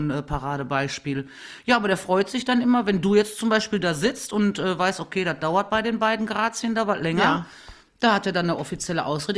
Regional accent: Hückelhoven, North Rhine-Westphalia, Germany; born there; now in Sonsbeck, Germany; gebürtig bin ich aus Hückelhofen. Ja. Aus Schaufenberg. Schaufenberg bei Hückelhofen. Hückelhofen, Schaufenberg, sagt man, ne? Ja, und dann sind wir ja 1981, 82 sind wir nach Sonsbeck gezogen.

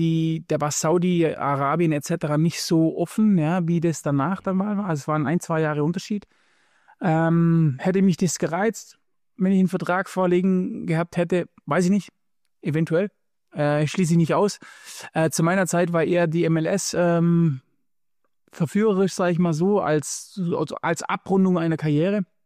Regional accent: Baden-Württemberg, Germany; now in Munich, Germany; wenn ich in die Heimat fahre, also in die Heimat, wo ich aufgewachsen bin, fahre oder nach Stuttgart fahre

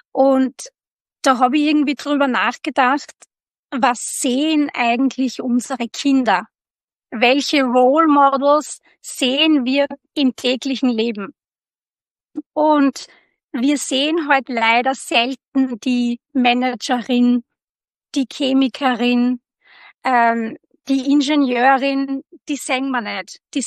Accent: Austria; Ja, das ist gerade bei uns in Österreich natürlich ein Riesenthema

